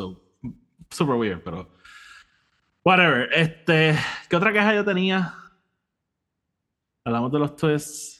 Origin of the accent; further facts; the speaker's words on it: Puerto Rico; O sea, yo soy puertorriqueño y yo no tengo acceso a cosas secretas puertorriqueñas.